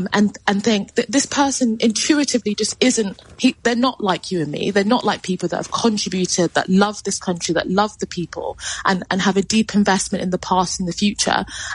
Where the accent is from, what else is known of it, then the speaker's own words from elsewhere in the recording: United Kingdom; So being British means to me a deep sense of loyalty and affinity to the past, and the peoples and the future of this Isles.